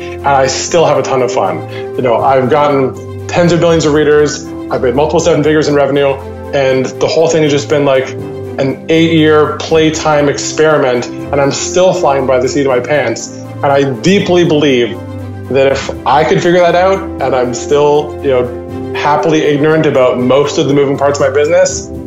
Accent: Vancouver, British Columbia, Canada; my hometown of Vancouver, Canada.

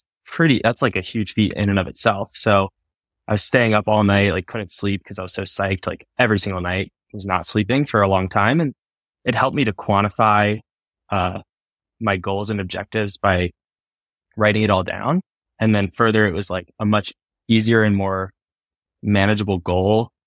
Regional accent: Maryland, United States; And I grew up in Maryland and I wanted to do every single boulder at the crag

